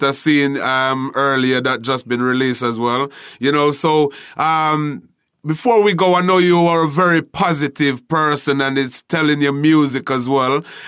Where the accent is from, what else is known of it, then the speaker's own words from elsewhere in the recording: Jamaica; growing up in Jamaica and, you know, performing in the street dances in Jamaica